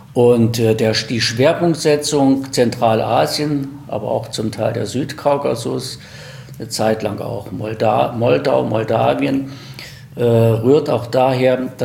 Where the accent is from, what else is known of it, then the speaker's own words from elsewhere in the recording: East Germany, Germany; Wenn wir als Ostdeutsche, ich bin Ostdeutscher, wenn wir das Thema Menschenrechte aus ostdeutscher Sicht heraus betrachtet haben